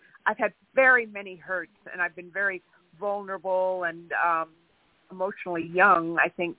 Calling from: Santa Barbara, California, United States; I'm calling in from California.

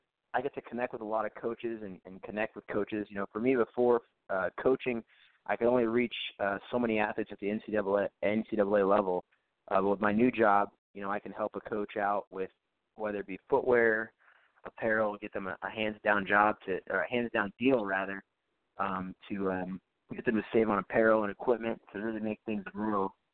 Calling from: Dallas, Texas, United States; Yo, I'm here from Dallas, Texas. You guys hear me?

